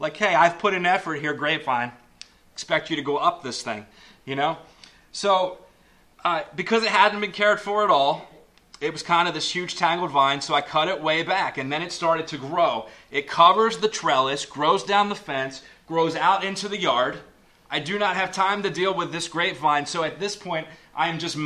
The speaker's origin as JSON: {"language": "English", "country": "United States", "said": "Now, we're Americans. We love being Americans. America is awesome, and I'm grateful that I'm American."}